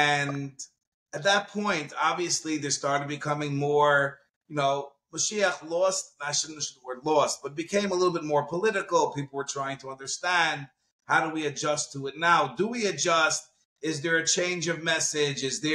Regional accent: Crown Heights, New York, United States; I was born and raised in Crown Heights.

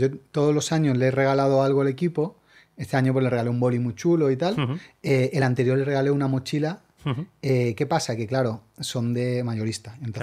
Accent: Málaga, Andalusia, Spain; now in Madrid, Spain; Yo soy de Málaga, yo vine a Madrid ya hace 14 años

